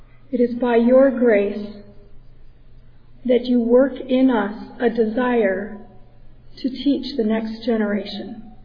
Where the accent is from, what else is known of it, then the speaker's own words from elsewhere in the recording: Philadelphia, Pennsylvania, United States; also born or lived in New Jersey; I was raised going in Philadelphia and then New Jersey. I attended a Lutheran school in Bound Brook, New Jersey, and I learned to read through phonics.